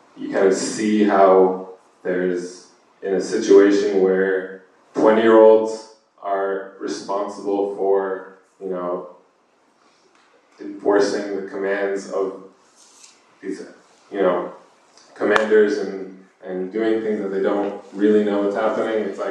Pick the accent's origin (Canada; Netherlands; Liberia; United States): United States; Eugene, Oregon; moved away; also born or lived in Israel; I grew up in Eugene, but I've lived in Israel for the majority of the past 10 years, since about 2013 until last July. I was in the Israeli army for about 3 years.